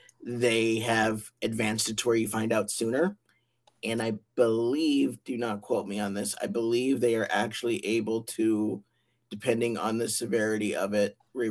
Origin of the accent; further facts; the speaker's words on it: Montana, United States; I'm from Montana. And I was born with spina bifida.